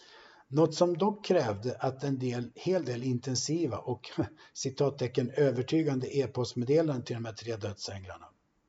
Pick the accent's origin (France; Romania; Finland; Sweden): Sweden; Norrland; Jo, men visst, som vi norrlänningar brukar säga.